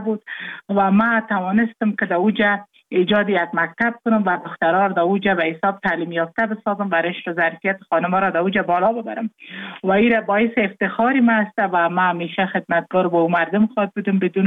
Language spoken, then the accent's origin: Persian; Jowzjan, Afghanistan; ما مکتب در ولایت جوزجان خواندیم، چون متولد ولایت جوزجان هستم. تحصیلات ما در امو ولایت ما به تمام رساندیم، به عروسی کردیم در ولایت لوگر،